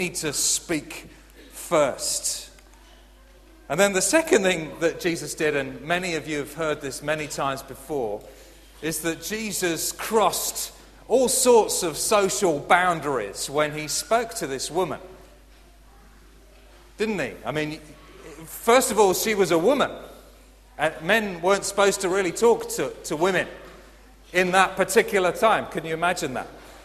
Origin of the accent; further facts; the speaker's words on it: United Kingdom; We're British, aren't we, many of us here today?